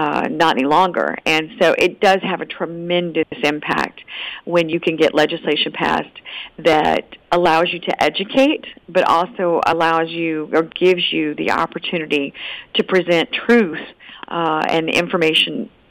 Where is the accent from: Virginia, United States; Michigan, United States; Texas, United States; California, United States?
Virginia, United States; I'm going to use my home state of Virginia as an example.